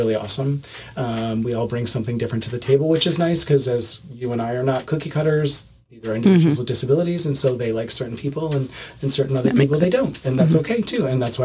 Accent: New York, United States; I'm from New York originally. That's where I was born and raised for 43 years.

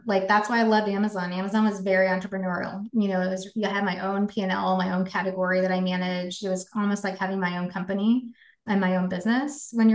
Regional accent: Dallas, Texas, United States; So I grew up in Texas, in Dallas.

